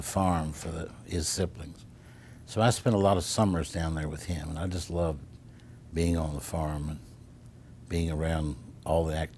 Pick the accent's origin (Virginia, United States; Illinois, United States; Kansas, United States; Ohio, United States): Virginia, United States; Roanoke; So it was that part of growing up in Roanoke was just an absolute carefree time.